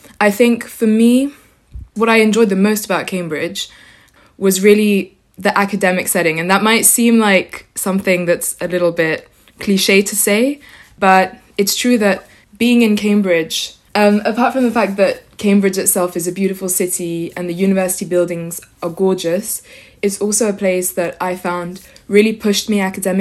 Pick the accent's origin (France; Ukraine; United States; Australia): France; English is a second language; I come from France.